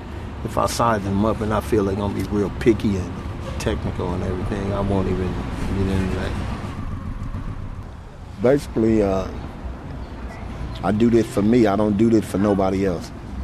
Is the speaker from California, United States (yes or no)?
yes; San Francisco, California, United States; I grew up in Bayview Hunters Point, around the corner.